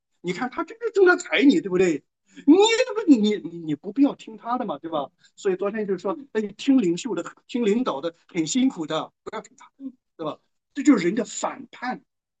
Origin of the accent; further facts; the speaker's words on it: China; 这个就是把我们中国人的关系彻底的从根子里边给否定掉